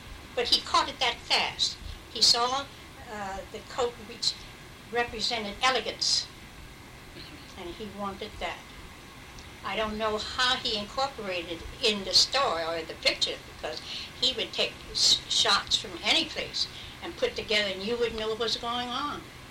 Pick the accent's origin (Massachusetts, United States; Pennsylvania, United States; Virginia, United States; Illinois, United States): Pennsylvania, United States; Steelton; that he go to Steelton, my hometown, 3 miles away